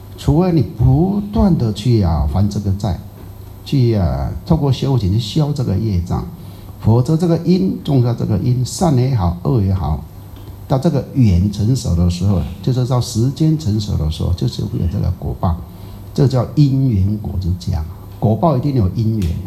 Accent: Taiwan; 你讲话没有内容，我们台湾人叫做没营养啊

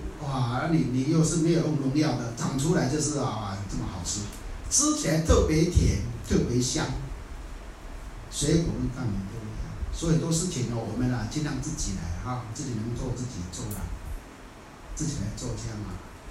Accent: Kenting, Pingtung County, Taiwan; 来自台湾呢，啊，台湾什么地方？哦，台湾最南部垦丁公园仁村呢

